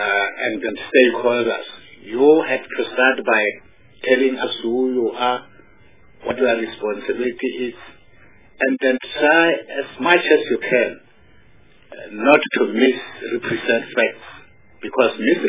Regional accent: Limpopo, South Africa; I'm hailing from Limpopo. It's where I come from.

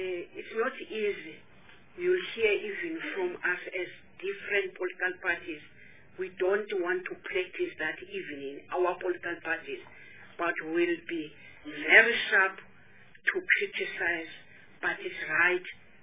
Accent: South Africa; we are trying as South Africans to balance this question of 50-50. It's not easy, but we need not to do lip service. We are women of South Africa.

